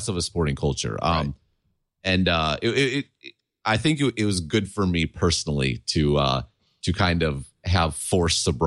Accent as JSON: {"language": "English", "region": "Wisconsin", "country": "United States", "said": "Yes, I'm from Wisconsin. I was a sports nut when I came."}